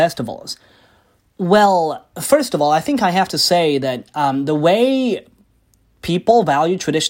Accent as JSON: {"language": "English", "country": "China", "second_language": "English", "said": "I can't really speak on behalf of people from other countries, but I'm from China."}